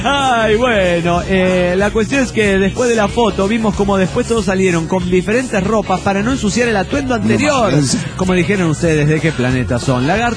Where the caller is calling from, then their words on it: Atlanta, Georgia, United States; de Atlanta, Georgia.